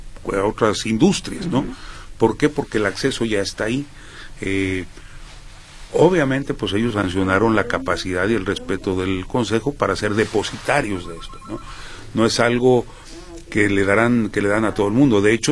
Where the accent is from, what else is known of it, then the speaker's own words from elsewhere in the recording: Mexico; cuando a uno lo reciben con ese respeto como mexicano